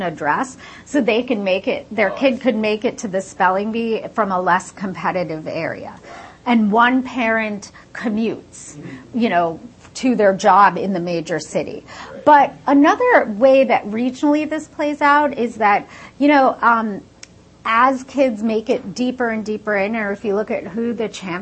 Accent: Queens, New York, United States; also born or lived in India; I'm an immigrant. I was born in India. I grew up in Queens, so I mostly grew up in the United States.

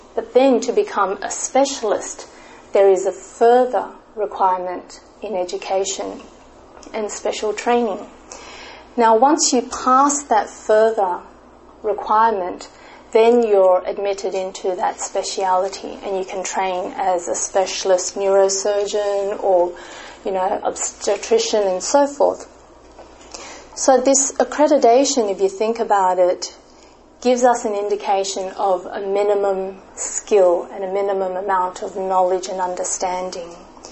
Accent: Australia; given that I'm from Australia

